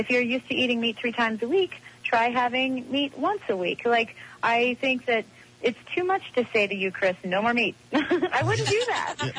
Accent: Vancouver, British Columbia, Canada; I'm from Vancouver.

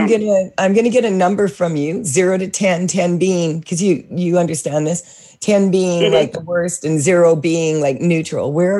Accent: Canada; because I'm Canadian, I'm assuming, that I was saying I'm sorry up to 25 times a day.

